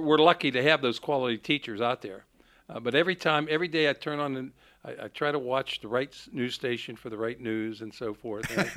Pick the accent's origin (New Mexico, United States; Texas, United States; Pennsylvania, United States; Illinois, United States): Pennsylvania, United States; Look at Pennsylvania, or my home state, Pennsylvania.